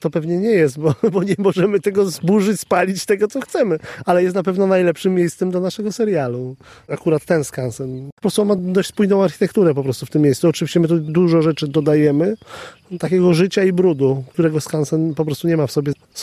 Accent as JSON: {"language": "Polish", "town": "Rzeszów", "region": "Subcarpathian Voivodeship", "country": "Poland", "tie": "born or raised there", "said": "Ale fajnie było być tutaj znowu na Podkarpaciu, skąd pochodzę, więc przygoda taka związana z domem, no bo ja tak naprawdę się wychowałem."}